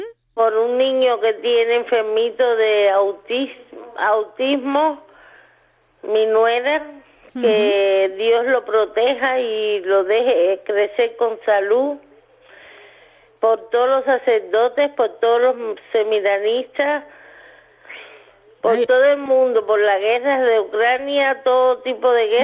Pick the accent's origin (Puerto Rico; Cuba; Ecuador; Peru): Cuba; now in Alicante, Spain; soy cubana. Anda. Y vivo aquí en Alicante